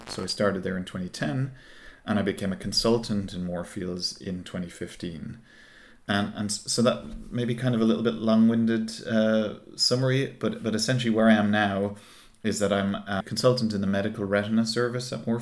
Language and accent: English; Ireland; moved away as an adult; So my background, as some of the listeners can probably tell, is that I'm originally from Ireland. I went to medical school in Dublin and did my initial ophthalmology training there.